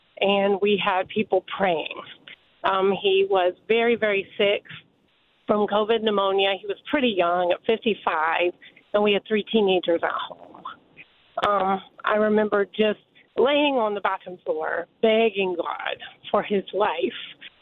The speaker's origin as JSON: {"language": "English", "town": "Winter Haven", "region": "Florida", "country": "United States", "said": "And I am from Winter Haven, Florida"}